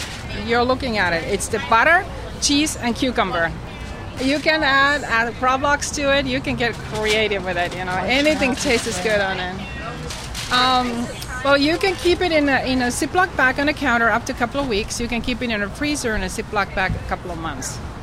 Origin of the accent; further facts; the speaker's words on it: Finland; English is a second language; now in Connecticut, United States; I'm originally from Finland, but I live in Connecticut right now.